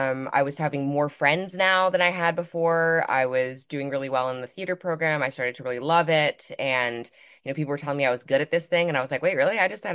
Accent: Midwest, United States; now in New York City, United States; I'm based in New York City. I grew up in the Midwest, so I'm from the US.

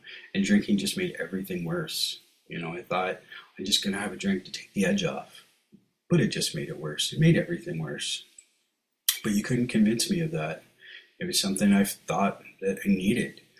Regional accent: Cobourg, Ontario, Canada; I moved back to my hometown, Cobourg, Ontario, which is just on Lake Ontario, just down the road from Kingston a little bit, about an hour and a half. And it was the small town I remembered.

